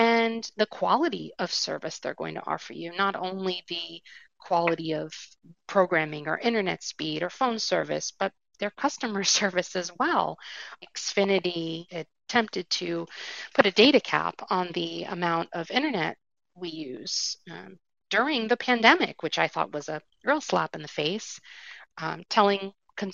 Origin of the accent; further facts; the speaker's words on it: Hackettstown, New Jersey, United States; I'm from Hackettstown, New Jersey